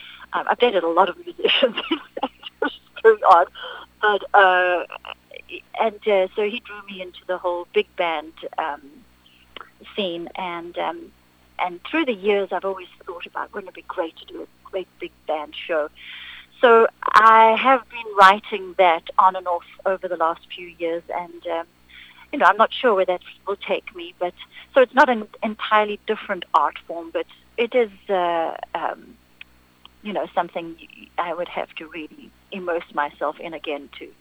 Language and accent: English; South Africa; So growing up in South Africa, there wasn't a lot of inspiration or theater for me when I was younger.